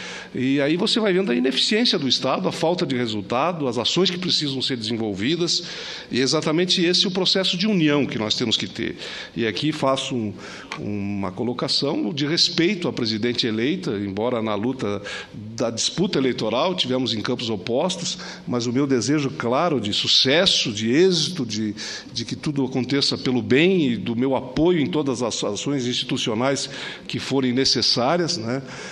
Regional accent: Santa Catarina, Brazil; Isso me deixa, como catarinense, muito feliz.

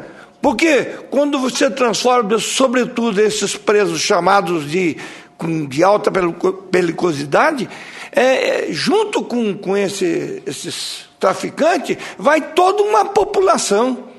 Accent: Mato Grosso do Sul, Brazil; Mas eu sou do Mato Grosso do Sul.

